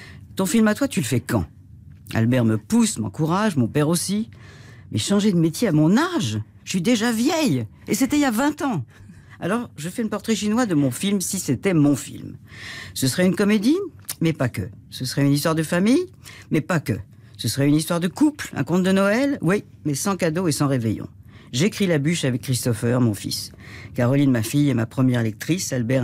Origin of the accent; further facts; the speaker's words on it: Monaco; born there; je suis née à Monaco pendant la guerre, un peu en route